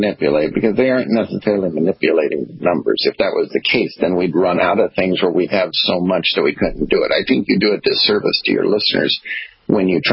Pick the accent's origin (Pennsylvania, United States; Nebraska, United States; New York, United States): Nebraska, United States; I'm from Nebraska, and that was very common.